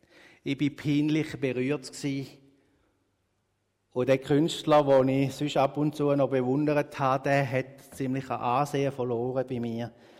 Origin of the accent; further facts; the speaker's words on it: Switzerland; Als Schweizer haben wir ja ein bisschen die verinnerlichte Kultur: nicht gemotzt ist genug gelobt.